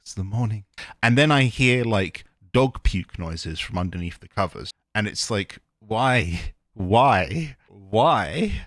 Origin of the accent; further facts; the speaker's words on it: United Kingdom; I'm British, by the way, and I say a bunch of British stuff.